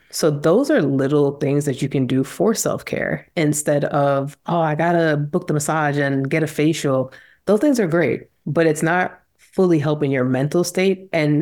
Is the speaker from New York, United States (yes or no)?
yes; New York, United States; moved away; because I'm from New York and I left New York, moved to Georgia, and it was kind of without a plan.